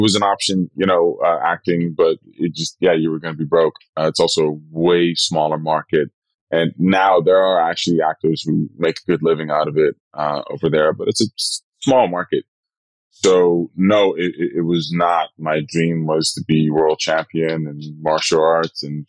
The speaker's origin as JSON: {"language": "English", "town": "Rotterdam", "region": "South Holland", "country": "Netherlands", "tie": "born or raised there", "lives_now": "New York, United States", "said": "Rotterdam is where I grew up in the Netherlands. The city is home, where I was born, where I find my culture."}